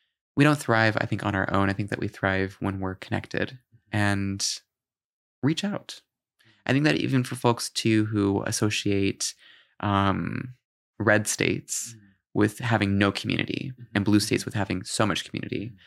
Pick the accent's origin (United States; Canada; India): Canada; I'm Canadian, so that's why I said it.